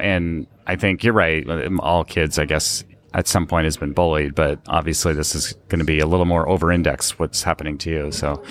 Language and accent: English; Canada; So when I was a kid growing up in Canada, like every kid in Canada, they want to be a hockey player.